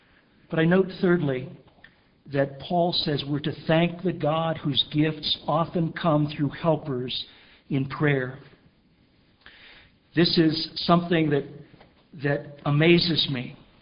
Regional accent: Quinter, Kansas, United States; I grew up in Quinter, Kansas. Some of you know about Quinter. It's a great metropolis in northwest Kansas.

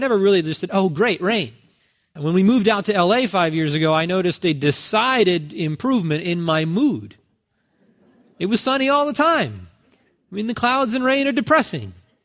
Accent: New Jersey, United States; I grew up in New Jersey, where it is not sunny every day like it is in Southern California.

